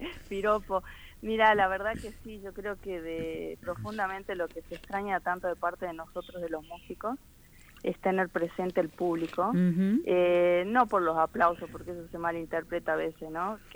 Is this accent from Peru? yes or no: no; Salta, Argentina; acá en Salta, yo soy salteña.